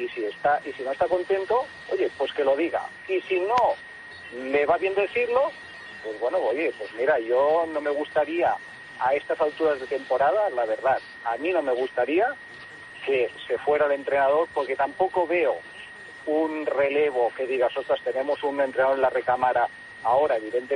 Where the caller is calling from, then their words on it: Badalona, Catalonia, Spain; de Badalona.